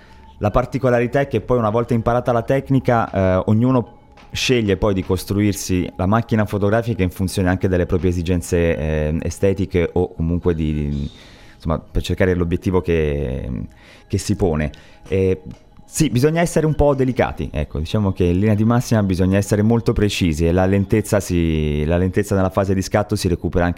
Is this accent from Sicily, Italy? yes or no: no; Carloforte, Sardinia, Italy; un progetto dedicato alla mia terra natale che si intitolava Uisa, era dedicato appunto a Carloforte